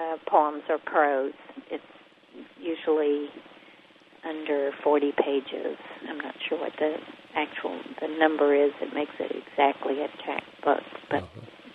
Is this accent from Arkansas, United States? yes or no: yes; Arkansas, United States; accent: hillbilly; It was never a genuine Southern accent. It was more of a hillbilly accent.